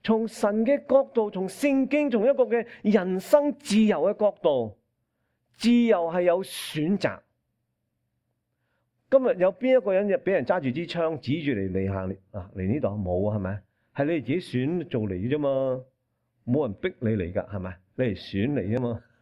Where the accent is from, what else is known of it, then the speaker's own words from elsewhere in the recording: China; 嗱，当然我哋中国人冇犹太人嗰个摩西律法。但是我们中国人呢亦都有自己一套律法过